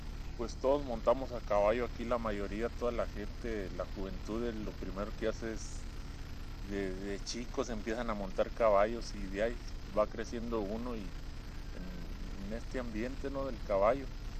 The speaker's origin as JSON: {"language": "Spanish", "town": "Ejido El Porvenir", "region": "Baja California", "country": "Mexico", "tie": "born or raised there", "said": "Nací en Ensenada, pero nomás nací y criado aquí en el Ejido El Porvenir toda mi vida."}